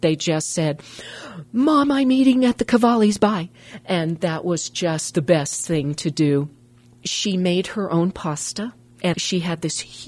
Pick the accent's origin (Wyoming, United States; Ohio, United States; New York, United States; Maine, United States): Wyoming, United States; Thermopolis; I'm from Thermopolis, Wyoming.